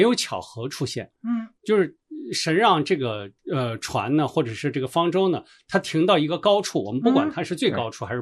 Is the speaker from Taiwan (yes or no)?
no; China; 就是我们中国人说话就是背着牛头也不认脏